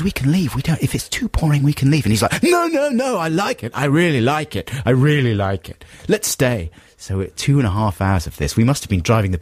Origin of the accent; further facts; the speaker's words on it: Canberra, Australian Capital Territory, Australia; Canberra.